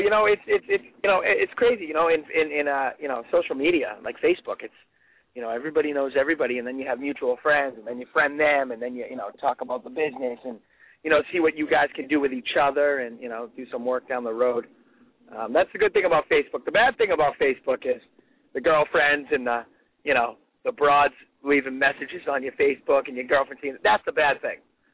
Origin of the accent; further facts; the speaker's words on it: Plymouth, United States; the hometown where I grew up with in Plymouth.